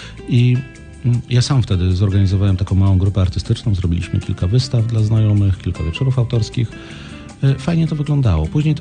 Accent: Zielona Góra, Lubusz Voivodeship, Poland; mieszkając w Zielonej Górze, wychowując się w Zielonej Górze, no jednak się jest w tym środowisku troszeczkę kabaretowym

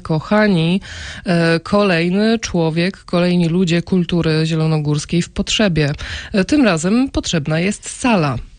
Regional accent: Lesser Poland, Poland; Ja przyjechałam z Małopolski i powiem ci szczerze, że do tej pory wasze dokonania tak średnio na jeża do mnie dochodziły.

